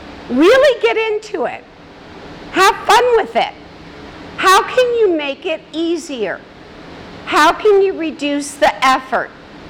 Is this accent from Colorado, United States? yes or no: yes; Colorado, United States; So I grew up in Colorado where we had a basement. We still have a basement.